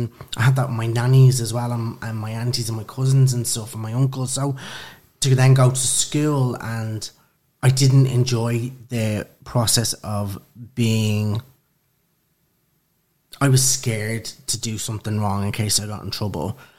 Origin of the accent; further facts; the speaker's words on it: Dublin, Leinster, Ireland; moved away as an adult; now in London, United Kingdom; I'm originally from Dublin, Kilmana and Lucan.